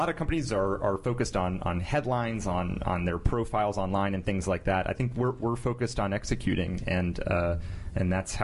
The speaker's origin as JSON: {"language": "English", "town": "Nashville", "region": "Tennessee", "country": "United States", "said": "I'm from Nashville, Tennessee."}